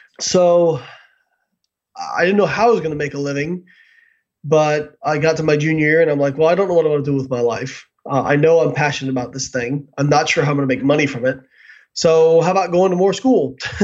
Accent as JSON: {"language": "English", "town": "Evansville", "region": "Indiana", "country": "United States", "tie": "born or raised there", "said": "I grew up in Evansville, Indiana."}